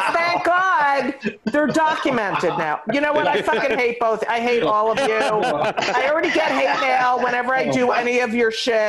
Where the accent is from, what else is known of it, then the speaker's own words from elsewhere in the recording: New York, United States; I do the commercial real estate, I grew up on the Upper West Side, so now I do some you know, political, I'm politically active.